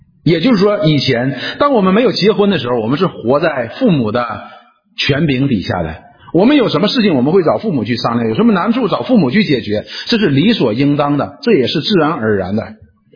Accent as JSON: {"language": "Chinese", "country": "China", "said": "所以我们中国人呢有一个提醒"}